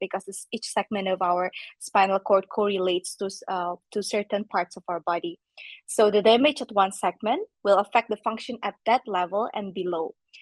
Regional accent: Indonesia; now in Estonia; I am actually from Indonesia, but I'm currently living and working in Estonia.

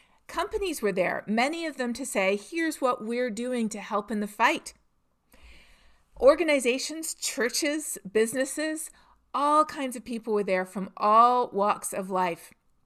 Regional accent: Canada; In my home country of Canada

